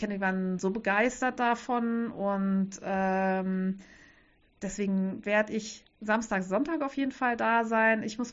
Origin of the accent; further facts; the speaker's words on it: Saarland, Germany; das Auersmacher Wollfest, weil das so aus meiner Heimatregion ist und das ist draußen in so einem alten Bauerndorf